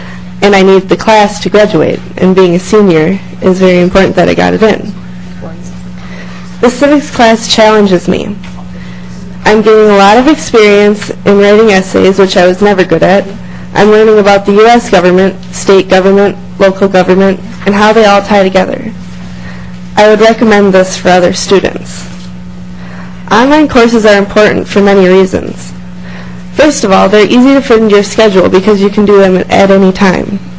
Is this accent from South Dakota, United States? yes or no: no; Walnut Grove, Minnesota, United States; from Walnut Grove. I go to Westbrook Walnut Grove High School.